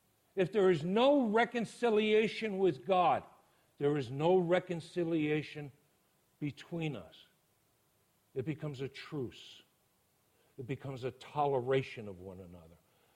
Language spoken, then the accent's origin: English; New York City, New York, United States; I'm from New York City. I really have a problem with condescending and patronizing people.